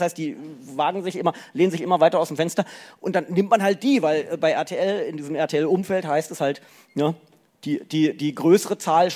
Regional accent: Lower Saxony, Germany; Bin ja Niedersachse

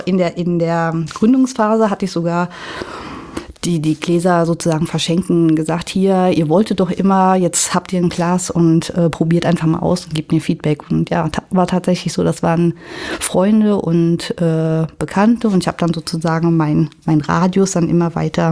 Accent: Eifel, Germany; also born or lived in Beijing, China; Ich bin in der Eifel groß geworden. War zwischenzeitlich 5 Jahre im Ausland tätig und genau, bin 2011 aus Peking zurückgekommen.

